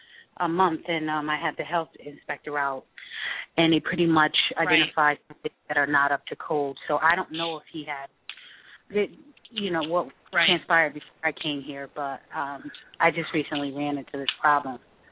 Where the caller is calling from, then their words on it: Connecticut, United States; I'm calling from Connecticut.